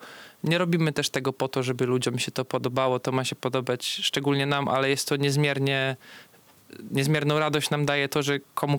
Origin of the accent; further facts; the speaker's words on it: Białystok, Podlaskie Voivodeship, Poland; Jesteśmy z Białegostoku.